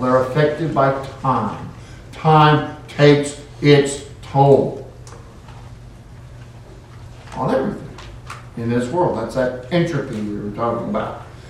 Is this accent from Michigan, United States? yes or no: no; California, United States; born there; I was born in California.